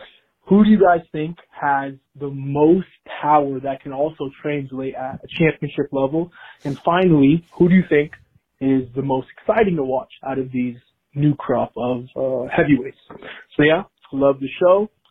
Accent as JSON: {"language": "English", "region": "California", "country": "United States", "said": "I'm from Orange County, and I'm a big heavyweight boxing fan."}